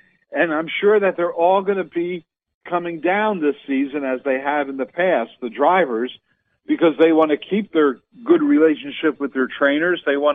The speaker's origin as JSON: {"language": "English", "town": "Flemington", "region": "New Jersey", "country": "United States", "tie": "born or raised there", "said": "Deal Valente Farms up in my hometown, where I was born, Flemington, New Jersey."}